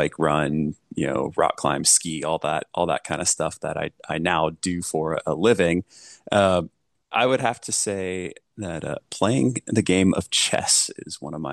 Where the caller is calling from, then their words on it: Victoria, British Columbia, Canada; Wherever I lay my head is home kind of these days. But I'm calling in from Victoria, British Columbia, where my partner lives full time. And then I also live part time in Colorado.